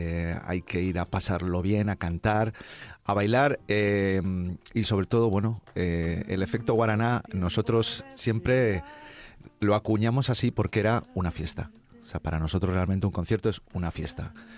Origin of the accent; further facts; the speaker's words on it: Alicante, Valencian Community, Spain; Nosotros que somos de Alicante la vivimos de...